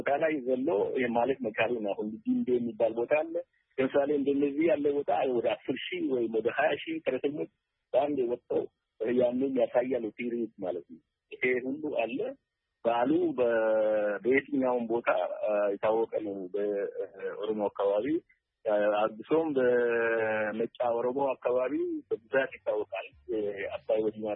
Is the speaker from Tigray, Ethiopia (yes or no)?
no; Oda Buluq, Oromia, Ethiopia; አሁን ለምሳሌ እኔ ተወልጄ ባደኩበት በኦዳ ብሉቅ አካባቢ ኢሬቻ ይከበራል።